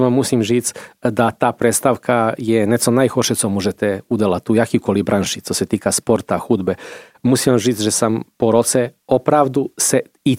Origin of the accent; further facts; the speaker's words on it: Belgrade, Serbia; Czech is a second language; now in Czech Republic; Já samozřejmě pocházím z Bělehradu.